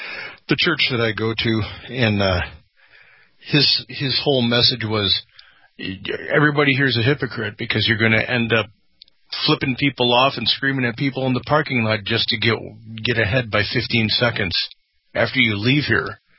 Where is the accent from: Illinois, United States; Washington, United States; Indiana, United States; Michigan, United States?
Illinois, United States; Chicago; Believe me, I'm from Chicago. I understand that.